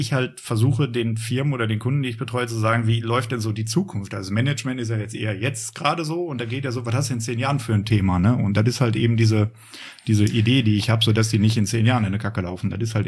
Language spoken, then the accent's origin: German; Bottrop, North Rhine-Westphalia, Germany; Nein, ich bin früher in Springfeld, das ist glaube ich Lehmkuhle, so in diese Richtung. Und dann irgendwann so mit, weiß nicht, 8 oder so hier zur Luise-Hense-Straße direkt um die Ecke.